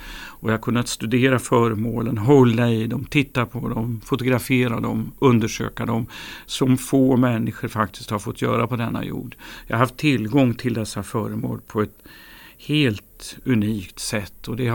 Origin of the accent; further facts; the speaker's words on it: Gyttorp, Örebro County, Sweden; Själv är jag uppväxt i Gyttorp i Bergslagen, och det är väl ungefär så långt man kan komma från havet och Atlantångare som tänkas kan.